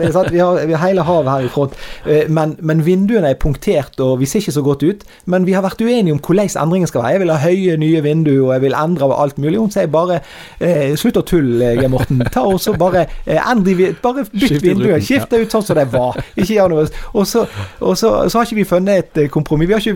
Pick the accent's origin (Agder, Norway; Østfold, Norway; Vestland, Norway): Vestland, Norway; jeg kommer ned fra Strilalandet her